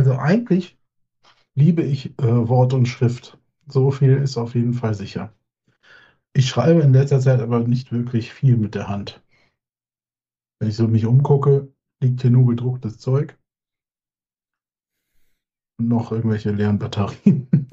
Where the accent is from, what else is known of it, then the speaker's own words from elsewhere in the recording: Aachen, North Rhine-Westphalia, Germany; ich bin im Rheinland geboren, in Aachen aufgewachsen, in Öscherjong.